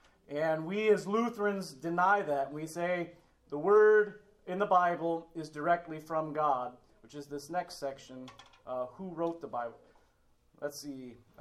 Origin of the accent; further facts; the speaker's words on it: Lincoln, Nebraska, United States; I was raised here in Lincoln as Disciples of Christ. We went to Southview Christian Church at 16th and South Street.